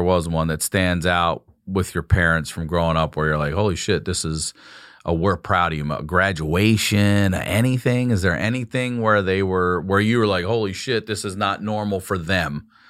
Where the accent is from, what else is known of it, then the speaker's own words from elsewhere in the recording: Maryland, United States; I'm from Maryland. Our vacation was you go to Ocean City for a few days.